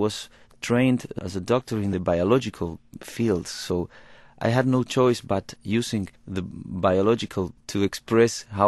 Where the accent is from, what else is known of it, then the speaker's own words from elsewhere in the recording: Uruguay; My father was born in Germany, in Berlin, and he escaped the World War II, and I was raised in Uruguay